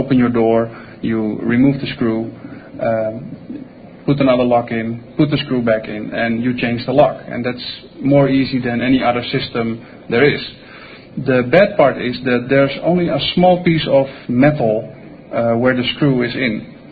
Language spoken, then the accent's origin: English; Netherlands; We're both from Holland